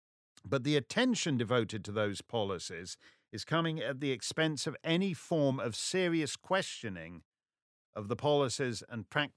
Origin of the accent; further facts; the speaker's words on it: Toronto, Ontario, Canada; Ken Costa writes from my hometown of Toronto.